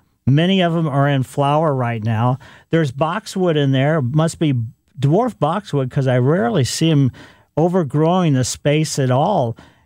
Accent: Ellisville, United States; growing up in Ellisville, we used to see bats a lot.

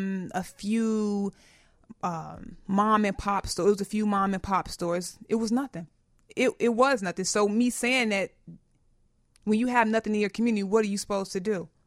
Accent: Inglewood, California, United States; I grew up in Inglewood, lifelong Inglewoodian on Morgan Street.

